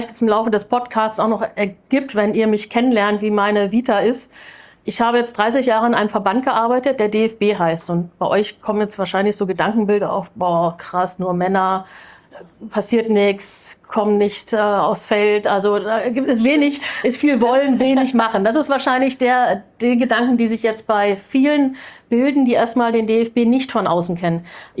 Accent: Lower Saxony, Germany; Aber groß geworden bin ich in Niedersachsen, wie man vielleicht hört. Ich bin relativ dialektfrei.

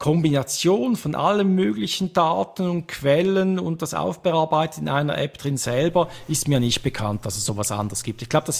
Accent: Switzerland; accent: Swiss German; mein persönlicher Dialekt ein wenig zu fest, Schweizerisch

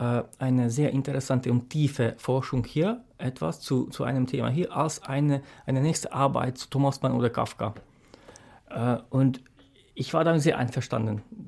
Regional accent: Slovakia; Aber bei uns in der Slowakei hat deshalb noch eine große Bedeutung diese Germanistik

